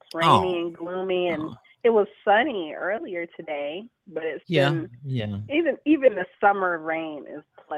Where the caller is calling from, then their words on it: Hamtramck, Michigan, United States; And I'm calling from Hamtramck, Michigan, which is just outside of Detroit.